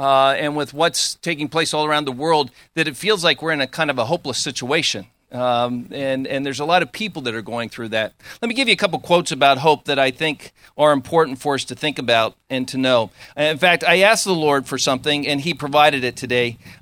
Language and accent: English; Pennsylvania, United States; also born or lived in Maryland; I grew up along the Potomac River in western Maryland. I grew up in Pennsylvania, but we had a lot on the Potomac River.